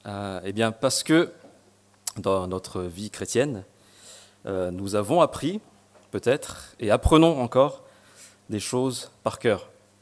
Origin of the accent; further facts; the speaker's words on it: Madagascar; first language Malagasy; French is a second language; j'ai grandi à Madagascar, donc le malgache est ma langue maternelle.